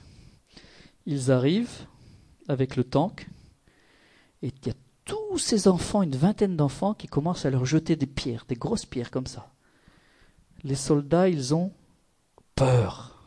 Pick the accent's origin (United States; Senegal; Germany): Germany; Je n'ai pas vécu la guerre. Mais je suis allemande.